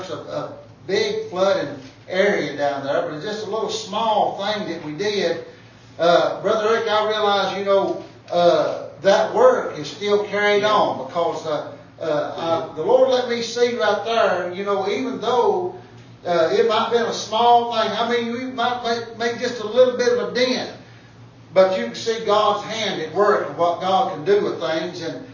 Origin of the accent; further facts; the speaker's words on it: Tennessee, United States; And they said, where you from? I said, well, I'm from Tennessee.